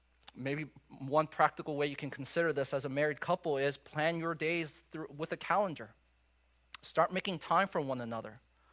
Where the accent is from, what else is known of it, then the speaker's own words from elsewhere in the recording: United States; And for me as an American, it's just so crazy how big of a news this was when it occurred overseas.